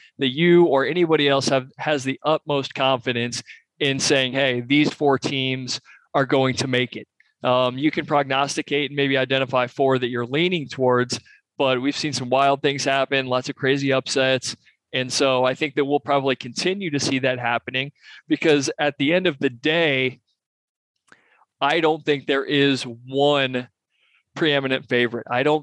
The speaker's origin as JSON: {"language": "English", "town": "Columbus", "region": "Ohio", "country": "United States", "said": "just as an Ohio guy, I'm from Columbus, went to Ohio State."}